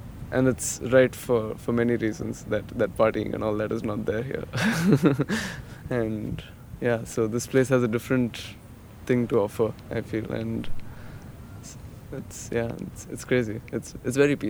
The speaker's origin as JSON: {"language": "English", "town": "Hyderabad", "region": "Telangana", "country": "India", "said": "I'm from Hyderabad."}